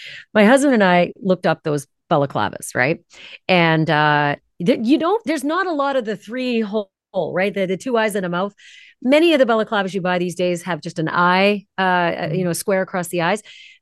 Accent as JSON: {"language": "English", "town": "Winnipeg", "region": "Manitoba", "country": "Canada", "said": "And I'm from Winnipeg"}